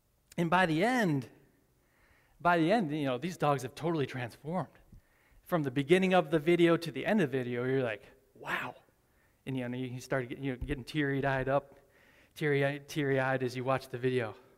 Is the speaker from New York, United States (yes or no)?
yes; Medina, New York, United States; I grew up in Medina, New York, which is about 40 minutes north of here